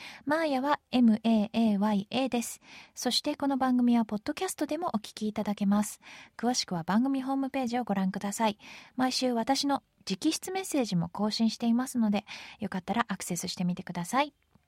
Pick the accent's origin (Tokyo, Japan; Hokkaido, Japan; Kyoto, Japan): Tokyo, Japan; born there; 私東京生まれなんですけど